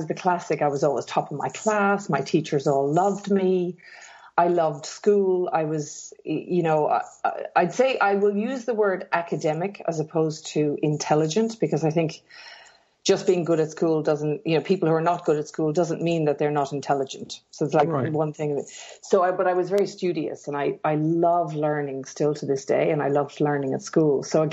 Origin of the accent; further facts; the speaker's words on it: Portarlington, Leinster, Ireland; now in Sydney, Australia; I live in Sydney, Australia now, but I'm originally from Ireland. So I'm originally from a small town in Ireland. Well, it's not that small anymore, but a small town called Port Arlington, which is about an hour from Dublin.